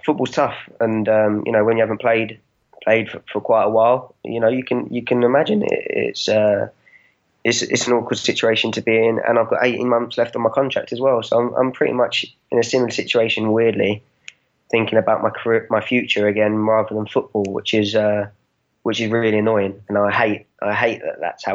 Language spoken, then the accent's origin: English; Reading, South East England, United Kingdom; I grew up there, I grew up in Reading, and, you know, it's my home from home. So I obviously still have my family home near Reading as well.